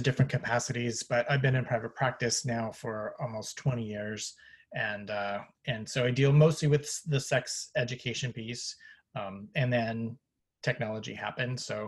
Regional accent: Seattle, Washington, United States; I hail from Seattle, and I have been working with teenagers since I was one.

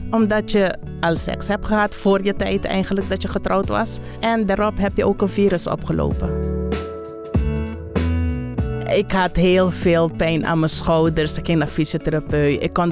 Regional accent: Aruba; Ik ben geboren op Aruba. Ik ben getogen op Aruba.

